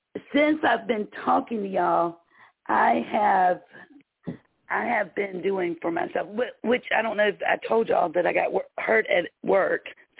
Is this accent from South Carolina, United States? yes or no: yes; South Carolina, United States; When you said North Carolina, I was like, 803? I'm from South Carolina.